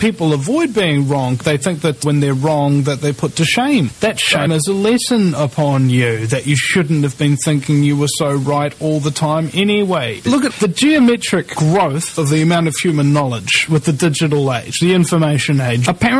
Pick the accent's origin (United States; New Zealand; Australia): New Zealand; Yes, I know I'm a New Zealander